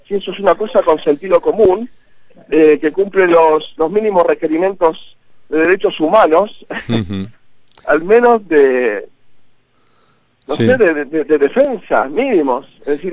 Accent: Aragon, Spain; born there; now in Madrid, Spain; si yo nací en Aragón, me vengo para este lado y sigue aquí en Madrid

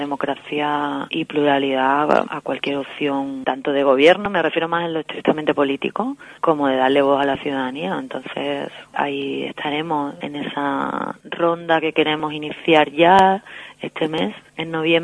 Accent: Seville, Andalusia, Spain; se hizo en Sevilla, que es de donde yo soy

